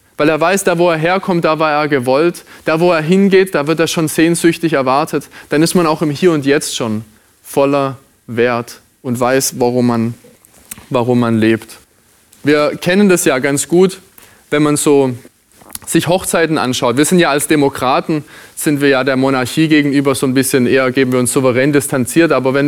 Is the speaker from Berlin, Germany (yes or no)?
no; Wittendorf, Baden-Württemberg, Germany; als kleiner Junge in dem Dorf, in dem ich aufgewachsen bin, Wittendorf hat das geheißen.